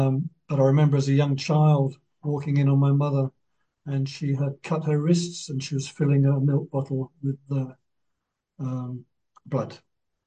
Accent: Hong Kong; moved away as an adult; also born or lived in Cyprus; He then got stationed in Hong Kong, where I spent most of my life till the age of 18.

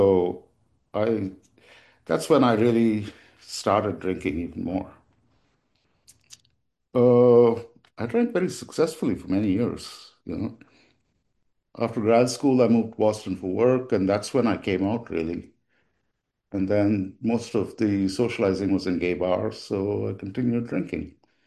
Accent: India; I grew up in India. And I basically it was a pretty happy childhood.

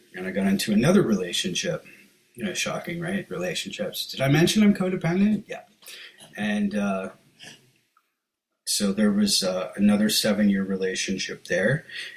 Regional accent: Cobourg, Ontario, Canada; I moved back to my hometown, Cobourg, Ontario, which is just on Lake Ontario, just down the road from Kingston a little bit, about an hour and a half. And it was the small town I remembered.

